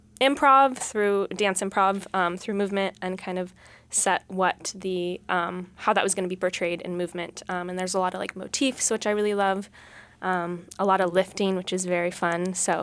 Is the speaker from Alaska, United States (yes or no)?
yes; Juneau, Alaska, United States; moved away as an adult; now in Seattle, United States; I was born and raised in Juneau, started dancing here from a very young age